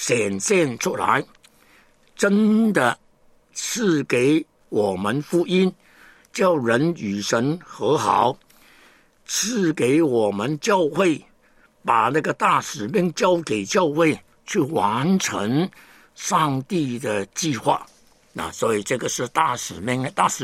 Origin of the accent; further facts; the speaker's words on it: Hong Kong; 整个香港呢，我是香港人啊，都是很贫穷的